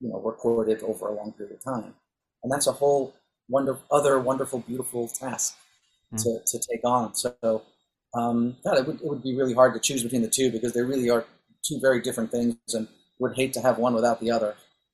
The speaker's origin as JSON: {"language": "English", "region": "New York", "country": "United States", "tie": "born or raised there", "also_born_or_lived": "Bronx", "said": "I think I'm definitely a New Yorker. I mean, I was born in the Bronx at Albert Einstein Hospital, and I was raised in Westchester, which is just north of New York City, a suburb, if you will."}